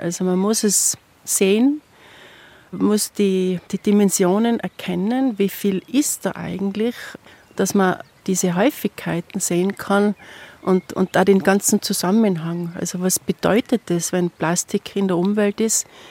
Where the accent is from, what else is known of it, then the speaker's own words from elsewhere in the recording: Tyrol, Austria; Zudem wollen wir jetzt auch bei verschiedenen Berghütten bei uns in Tirol Boxen aufstellen